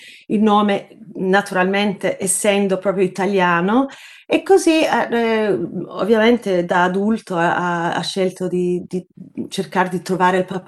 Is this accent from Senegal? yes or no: no; Australia; also born or lived in Italy; anche se sono nata in Italia, sono vissuta in Australia e quindi anch'io ho questa sensazione inspiegabile, diciamo.